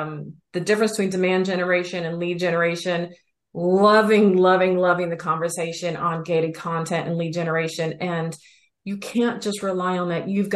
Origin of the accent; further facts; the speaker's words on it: Alabama, United States; I'm originally from Alabama.